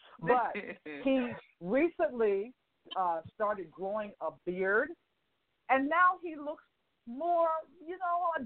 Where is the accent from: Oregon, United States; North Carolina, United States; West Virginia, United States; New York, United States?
Oregon, United States; Portland; because I come from Portland, Oregon. That is the home of both Nike and Adidas.